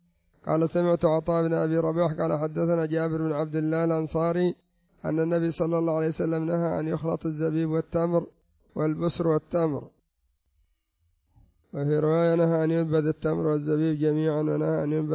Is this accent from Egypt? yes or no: no; Yemen; مثل الآن المشروبات التي عندنا في اليمن تسمى العرايسي مثلا